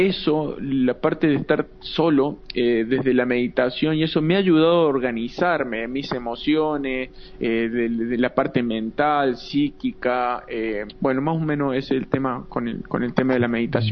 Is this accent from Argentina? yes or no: yes; Córdoba, Argentina; moved away; Mi propio país, claro. Yo me fui como dolido de la Argentina por no poder vivir de la música.